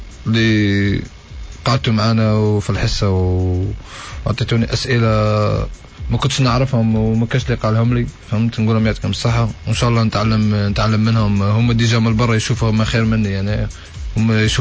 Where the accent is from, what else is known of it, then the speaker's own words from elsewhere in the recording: Oran, Oran Province, Algeria; اصحابي مازال قاعدين يشجعوا فيا في وهران وفي حومتي